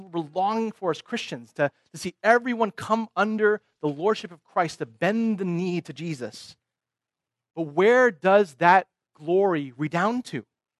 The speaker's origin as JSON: {"language": "English", "town": "Bay Area", "region": "California", "country": "United States", "tie": "born or raised there", "said": "And so we grew up in the Bay Area"}